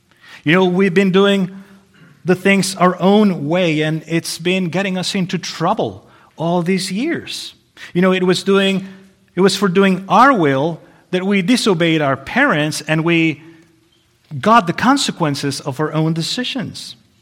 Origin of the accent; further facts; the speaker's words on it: Mexico; now in United States; and I'm originally from Mexico, as some of you already know, but this is my first time in North Carolina